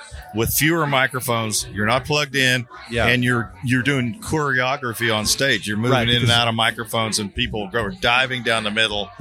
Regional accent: Warren, Ohio, United States; I grew up in Warren, Ohio.

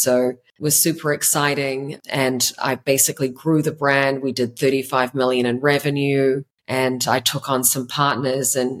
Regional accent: New Zealand; My background is I'm a New Zealander, was born and raised in New Zealand.

